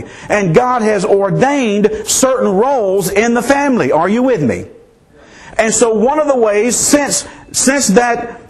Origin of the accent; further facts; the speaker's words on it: Mississippi, United States; at least where I grew up in Mississippi, very conservative, very traditional.